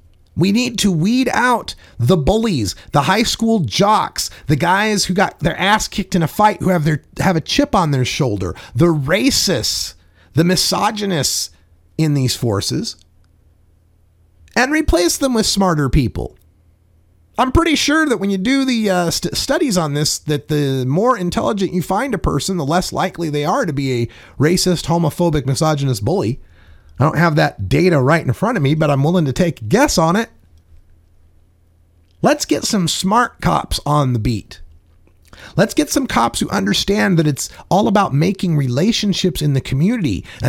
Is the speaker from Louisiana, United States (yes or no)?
no; Portland, Oregon, United States; Like I said … from Legal Potland, Oregon.